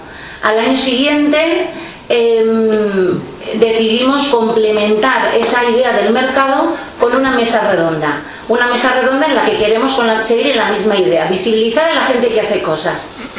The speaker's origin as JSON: {"language": "Spanish", "town": "Olondriz", "region": "Navarre", "country": "Spain", "said": "vengo de Olondris, de un pueblo del Valle de Erro."}